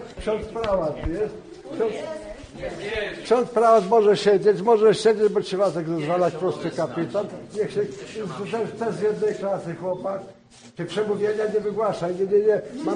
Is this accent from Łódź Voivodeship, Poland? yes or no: yes; Wiktorów, Łódź Voivodeship, Poland; Mieszkam w Pile. Pochodzę z Wiktorowa. Jestem w tej chwili w Białej. I to wszystko jest ta sama gmina.